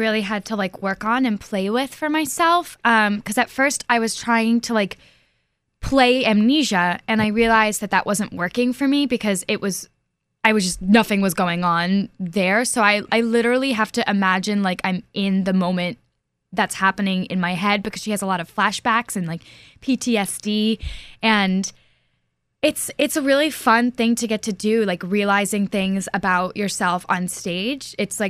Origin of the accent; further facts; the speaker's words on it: Ossining, New York, United States; I grew up in Westchester County, Ossining, New York.